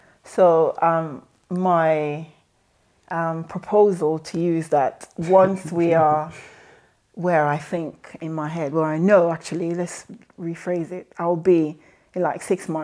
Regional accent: Jamaica; I mean, we grew up in Jamaica. My mom was a single mom.

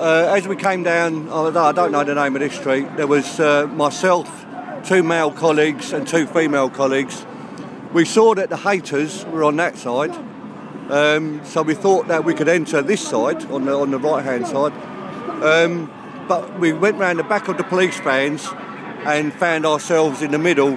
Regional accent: United Kingdom; first and foremost I'm a British patriot, and that's why I'm here.

